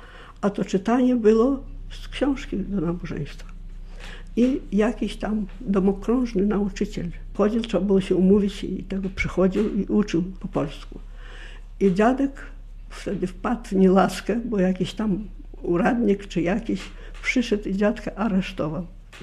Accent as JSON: {"language": "Polish", "region": "Vitebsk Region", "country": "Belarus", "said": "Przede wszystkim to ja pochodzę z powiatu brasławskiego, a powiat brasławski to między tymi trzema granicami, wysoko na północ."}